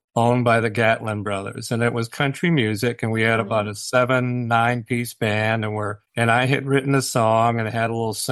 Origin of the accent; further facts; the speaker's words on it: Minnesota, United States; Now, you know, I'm from Minnesota, and that's where I kind of learned to play live, playing at all the bars and the clubs.